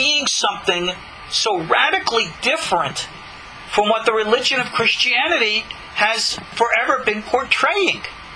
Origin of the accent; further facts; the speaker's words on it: New York, United States; in my hometown on Long Island.